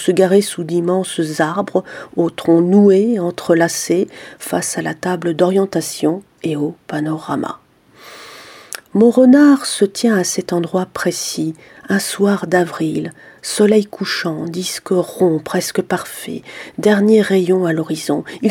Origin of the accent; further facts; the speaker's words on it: Bourgogne-Franche-Comté, France; que je situe dans le Morvan, ma région natale, par commodité et aussi par sentimentalisme.